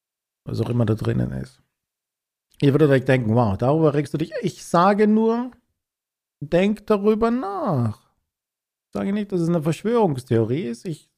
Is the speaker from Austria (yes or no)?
yes; Austria; now in Germany; Weil ich bin ja aus Österreich.